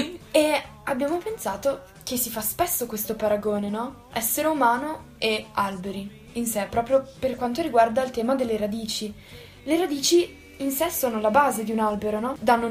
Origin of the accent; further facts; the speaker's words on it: Lugano, Ticino, Switzerland; io che sono nata e cresciuta a Lugano praticamente